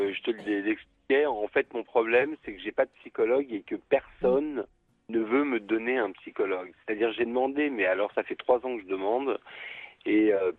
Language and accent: French; Paris, Île-de-France, France; Moi, j'ai un prénom français. Je suis français, mais en fait, j'ai vécu dans un environnement arabe. Et donc, dans la rive droite, dans les quartiers de l'Est parisien, où il y a beaucoup de très grosses communautés arabes, il y a Belleville